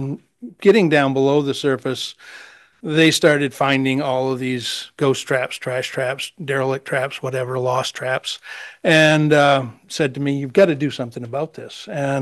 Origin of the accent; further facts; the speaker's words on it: Matinicus Island, Maine, United States; also born or lived in Newcastle, Maine; I'm the founder of Oceanswide. I come from Newcastle, Maine. I grew up on Matinicus Island